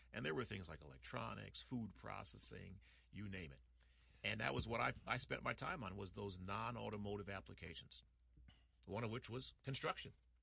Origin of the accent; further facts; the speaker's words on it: New York City, New York, United States; I am from the city of New York. I am from Queens, Brooklyn, New York.